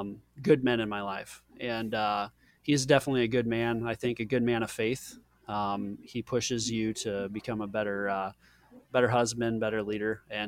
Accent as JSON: {"language": "English", "town": "Prague", "region": "Nebraska", "country": "United States", "tie": "born or raised there", "lives_now": "Omaha, United States", "said": "I grew up over by on a farm, small farm town called Prague, Nebraska. It's just west of Wahoo, about 15 or 20 minutes."}